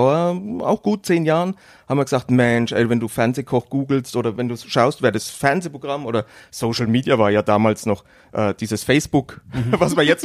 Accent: Bavaria, Germany; accent: Franconian; Ich komme aus Bayern, aber das hört man vielleicht auch ein bisschen so fränkisch, Franke, ne?

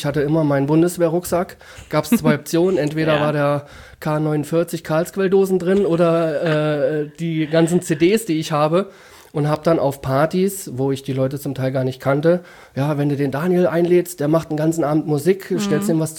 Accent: Calden, Hesse, Germany; born there; Ja, ich komme ja gebürtig aus Kalden

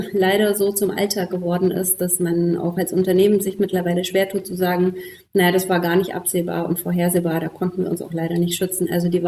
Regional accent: Thuringia, Germany; now in Leipzig, Germany; Ich bin im Thüringer Wald aufgewachsen und habe im November Geburtstag

